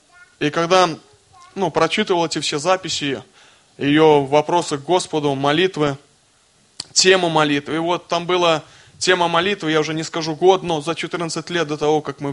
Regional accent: Baronki, Mogilev Region, Belarus; я из Могилевской области, Костюковичский район, деревня Бароньки.

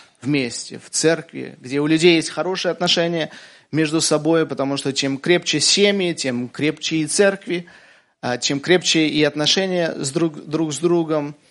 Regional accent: Belarus; Я брат белорус номер один.

